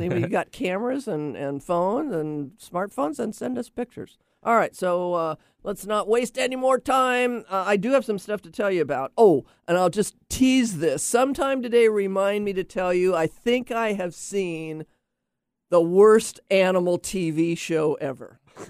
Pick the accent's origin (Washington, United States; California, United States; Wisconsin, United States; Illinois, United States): Washington, United States; Laurelhurst; There was a period of time when I was in the sixth grade, and I grew up in Laurelhurst, you know, which is right behind the University of Washington.